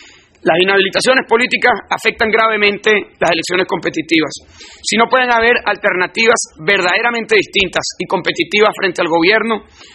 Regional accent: Venezuela; la democracia en mi país, en Venezuela, pero también en la región.

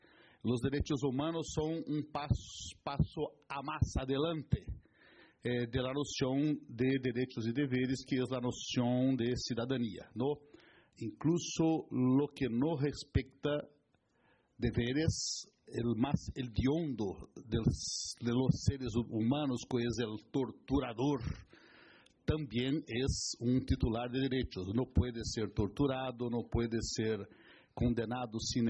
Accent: Brazil; Spanish is a second language; yo personalmente trabajé en mi país

